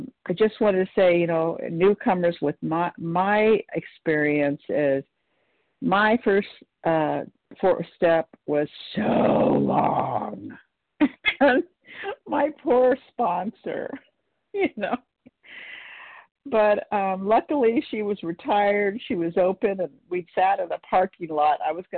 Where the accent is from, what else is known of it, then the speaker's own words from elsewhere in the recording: California, United States; Good morning. … I'm from California.